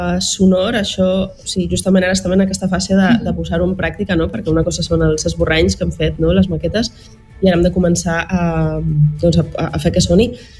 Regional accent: Ibiza, Balearic Islands, Spain; com que sóc eivissenca, doncs anem a mirar la cultura de casa, no?

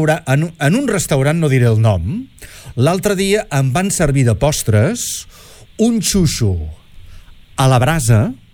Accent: Olot, Catalonia, Spain; Jo sóc d'Olot, eh?

